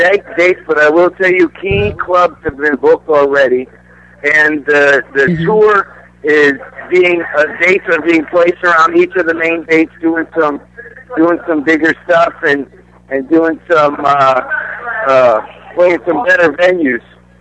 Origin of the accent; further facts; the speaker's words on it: Chicago, Illinois, United States; now in Florida, United States; better than I grew up in Chicago, so it's a lot warmer in Florida here.